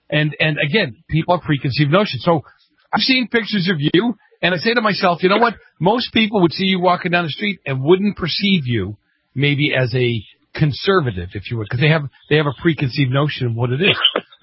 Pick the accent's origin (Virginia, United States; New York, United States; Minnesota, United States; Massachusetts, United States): Massachusetts, United States; Boston; You know, I'm from Boston. I grew up in the city. I grew up in the city of Boston.